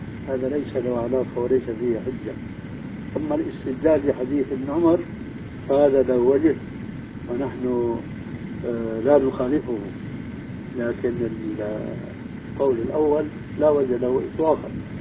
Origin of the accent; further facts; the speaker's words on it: Syria; على مذهب العام عندنا في سوريا